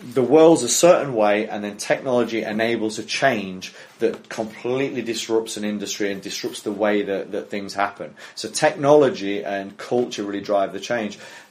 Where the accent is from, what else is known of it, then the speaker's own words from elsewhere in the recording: Yorkshire and the Humber, United Kingdom; I'm a Yorkshireman, so I grew up loving cricket.